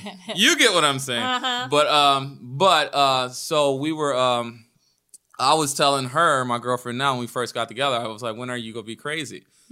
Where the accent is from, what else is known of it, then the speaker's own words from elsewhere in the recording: Cleveland, Ohio, United States; growing up in Cleveland. I grew up on the east side in the shittier parts that everybody drives fast through.